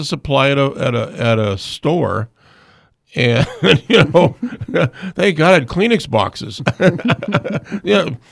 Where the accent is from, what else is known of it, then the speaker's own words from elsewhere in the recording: Fairbanks, Alaska, United States; growing up in Fairbanks, Alaska, you know, my mom always put on dinner, and every dinner was vegetables.